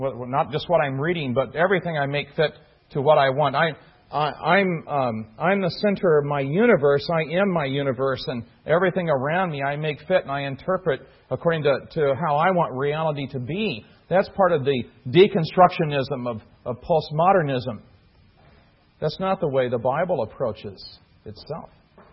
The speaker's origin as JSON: {"language": "English", "region": "Illinois", "country": "United States", "tie": "born or raised there", "said": "I grew up in Illinois, we consider him the king of Chicago."}